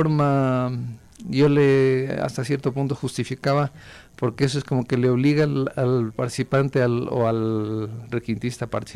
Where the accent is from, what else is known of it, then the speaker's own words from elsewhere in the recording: Loja, Ecuador; Yo estudié en Loja, soy de Loja